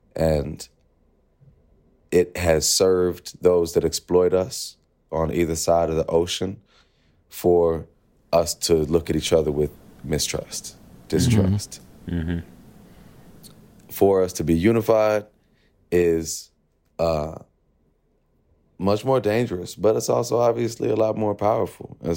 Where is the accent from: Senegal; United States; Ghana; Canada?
Ghana; damn, I'm Ghanaian and I've never even performed on the continent.